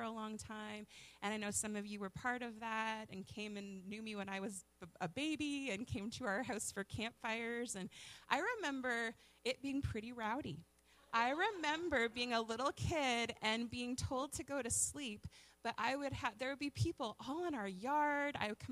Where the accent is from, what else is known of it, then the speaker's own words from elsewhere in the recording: Brantford, Ontario, Canada; It's actually really fun to minister in Brantford, because this is my hometown.